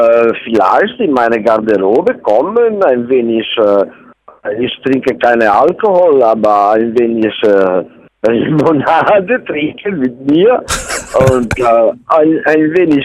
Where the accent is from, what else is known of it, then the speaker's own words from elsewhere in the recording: Genoa, Liguria, Italy; German is a second language; ich komme aus Genua und es gibt in Genua eine schöne Spezialität.